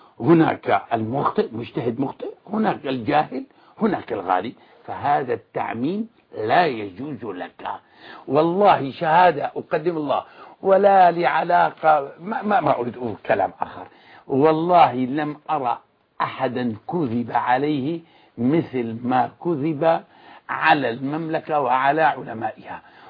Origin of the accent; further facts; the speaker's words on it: Hama, Hama Governorate, Syria; وأنا شامي ابن شامي من مدينة حماة وأرفع رأسي